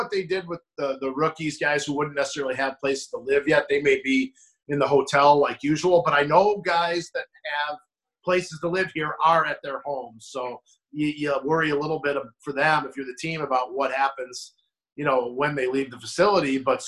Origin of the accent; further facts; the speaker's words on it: Chicago, Illinois, United States; now in Green Bay, United States; I grew up in the Chicago area, as a lot of people know, but I've been here 23 years